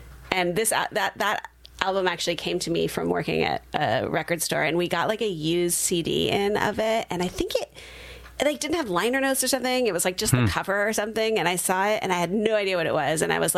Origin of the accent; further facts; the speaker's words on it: Santa Cruz, California, United States; because I grew up in Santa Cruz